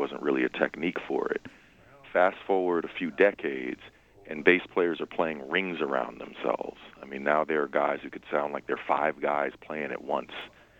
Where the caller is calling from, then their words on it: Jersey City, New Jersey, United States; I'm calling from Jersey City.